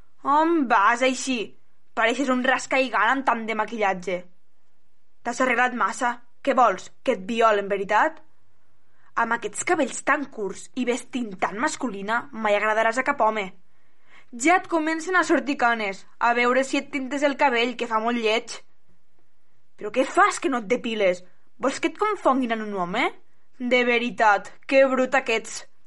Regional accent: L'Aldea, Catalonia, Spain; de l'Aldea

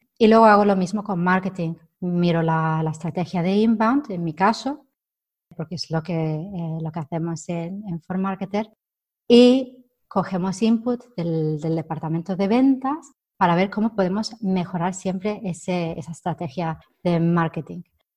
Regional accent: England, United Kingdom; Spanish is a second language; todo menos inglesa, eso sí. Y me han pedido, para demostrar que soy inglesa, que demuestre que soy inglesa

